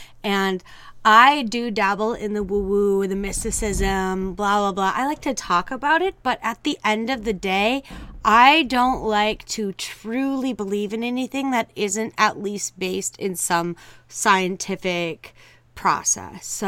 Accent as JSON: {"language": "English", "region": "Minnesota", "country": "United States", "tie": "born or raised there", "said": "I'm, again, still in Minnesota at the moment. I do travel a lot, but, you know, I grew up in Minnesota, and whenever I come here, I like to make the most of the snow."}